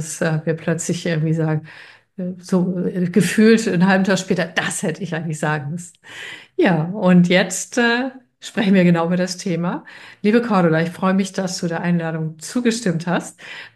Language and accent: German; Hamburg, Germany; also born or lived in Brandenburg; ich bin nach Hamburg umgezogen, von Brandenburg weg und endlich wieder in meine Heimat.